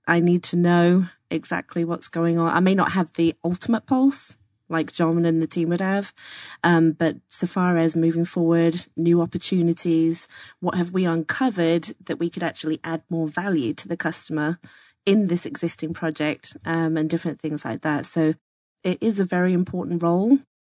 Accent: East of England, United Kingdom; now in United States; I grew up back in England, obviously, surrounded by American families. The area that we lived was over in East Anglia, and there was a lot of Air Force bases around there. We were church people

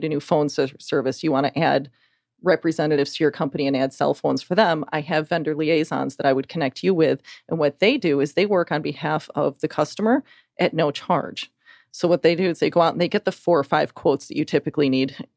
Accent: New York, United States; I'm from New York.

